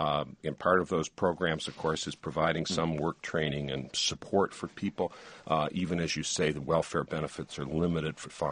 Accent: Detroit, Michigan, United States; I'm from Detroit, and I saw what happened in Detroit, and I saw that kind of compassion produced horrible neighborhoods, that produced horrible life for people.

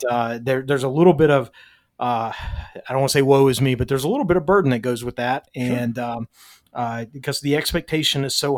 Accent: Nashville, Tennessee, United States; I tend to think I'm from Nashville originally, and so I tend to think Tennessee is a pretty big rival.

